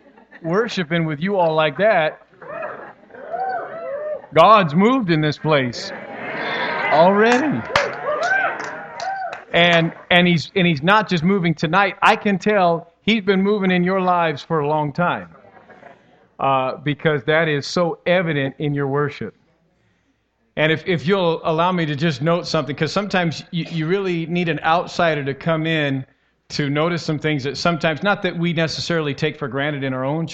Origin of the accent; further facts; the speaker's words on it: Phoenix, Arizona, United States; And you know, I'm from Arizona, Phoenix area.